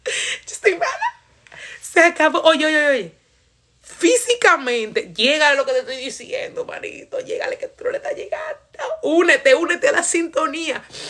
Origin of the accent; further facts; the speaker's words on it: Dominican Republic; Entonces, yo de por sí, como dominicana, ¿saben que los dominicanos hablan rápido? Los dominicanos de por sí hablan rápido y yo hablo rápido también.